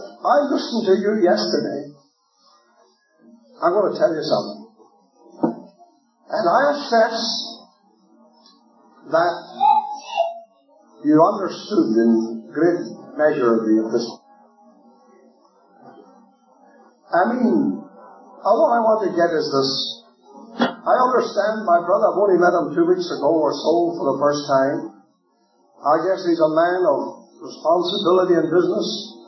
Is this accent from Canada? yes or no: no; Ireland; I believe that Habakkuk, although I was told that's not the right pronunciation, but then being Irish you wouldn't know.